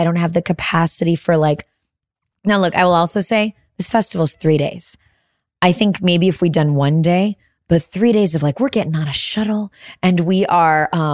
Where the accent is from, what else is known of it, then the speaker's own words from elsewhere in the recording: Chicago, Illinois, United States; By the way, grew up loving them. I am from Chicago.